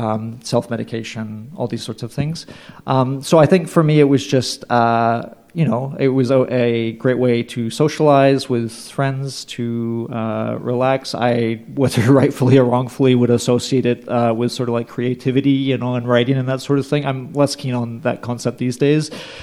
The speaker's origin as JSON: {"language": "English", "country": "Canada", "lives_now": "United States", "said": "something that is, of course, interesting coming to the U.S. as a Canadian is seeing how different many parts of alcohol retail are."}